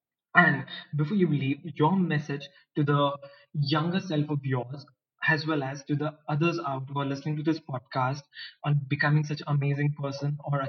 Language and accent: English; India; when we are Indian people and we meet someone, arey yaar, just ye mere liye leke aana yaar, tum yahan pe ho.